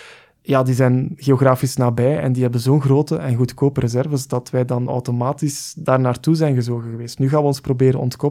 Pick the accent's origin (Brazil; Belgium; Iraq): Belgium; Als ik kijk naar mijn thuisland België